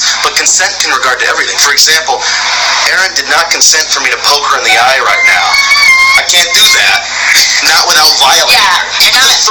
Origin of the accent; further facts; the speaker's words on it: Florida, United States; I'm originally from Florida.